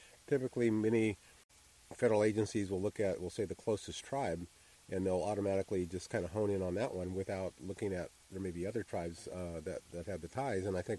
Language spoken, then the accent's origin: English; Pahrump, Nevada, United States; Well, my background is country boy. I'm from Pahrump, Nevada